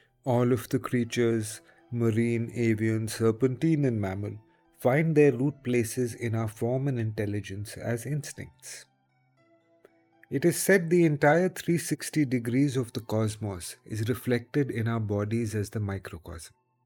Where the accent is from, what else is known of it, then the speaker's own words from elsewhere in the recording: India; Now, because I am Indian, I will always come back to the Indian ideas of it